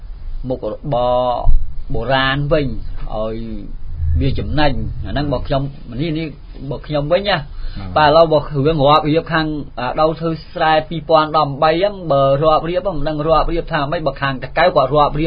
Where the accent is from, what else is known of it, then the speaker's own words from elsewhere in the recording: Damnak Chakrom, Kampot, Cambodia; ខ្ញុំមកពីសហគមន៍នៅមកពីភូមិដំណាក់ចក្រមឃុំឆ្នាយចិត្តស្រុកជុំគរីខេត្តកពត